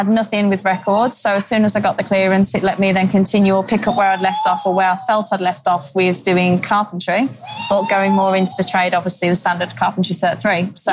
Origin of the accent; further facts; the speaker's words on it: England, United Kingdom; moved away as an adult; So yeah, to begin, obviously I'm from England. Came over here, it would be now, I'm in my fourth year.